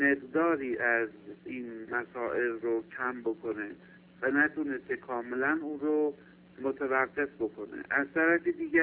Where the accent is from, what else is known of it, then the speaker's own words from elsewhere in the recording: Tehran, Tehran Province, Iran; از تهران هستم و آرزوی روزگاری خوش برای شما و سایر دوستان رو دارم